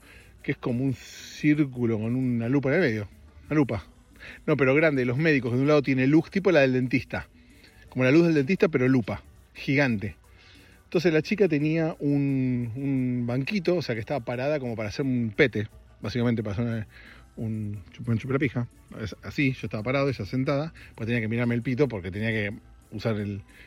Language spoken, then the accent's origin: Spanish; Argentina; yo soy de Argentina